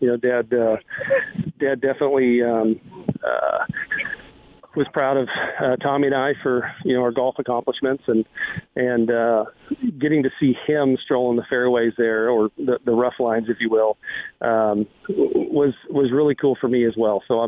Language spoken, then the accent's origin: English; California, United States; as a little kid growing up in Southern California, playing on a 9-hole Navy golf course